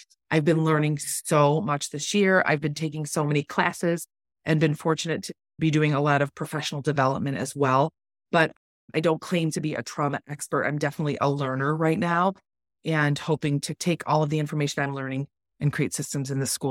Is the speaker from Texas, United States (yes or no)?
no; Michigan, United States; Prior to being here, I'm from Michigan. So I grew up there, went to Michigan State University